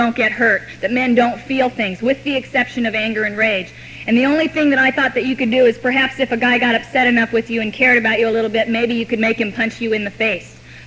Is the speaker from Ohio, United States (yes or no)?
no; Los Angeles, California, United States; I grew up in Venice, and for those of you who don't know, it's a beach town in Los Angeles.